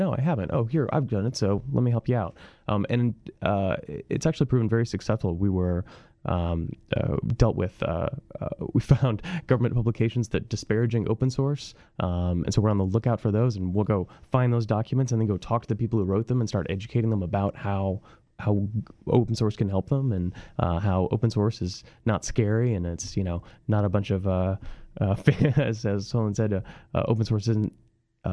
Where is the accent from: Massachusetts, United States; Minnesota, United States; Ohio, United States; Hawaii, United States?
Hawaii, United States; So Norwegian, for the record. and so, although I grew up in Hawaii, which makes me a walking contradiction.